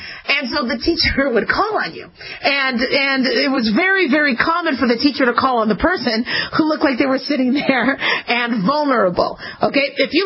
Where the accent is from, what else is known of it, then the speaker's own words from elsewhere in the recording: United States; born there; English is supposed to be my first language, right? You know, I was born in America. You know, my mom spoke English, but she spoke very quickly